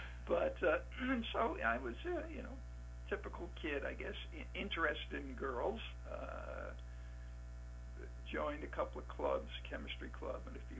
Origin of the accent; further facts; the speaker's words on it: New York, United States; also born or lived in Connecticut; I grew up, my father's work quickly took him to first to Connecticut and then to New York. So I grew up in suburbs around New York City.